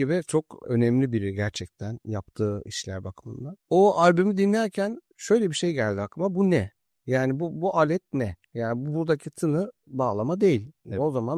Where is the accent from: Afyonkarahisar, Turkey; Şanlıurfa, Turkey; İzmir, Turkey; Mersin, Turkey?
Şanlıurfa, Turkey; Urfa; born there; Şimdi Urfa doğumluyum ben.